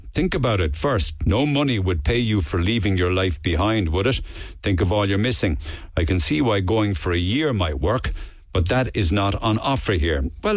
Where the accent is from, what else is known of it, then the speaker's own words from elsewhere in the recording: Australia; I'm Australian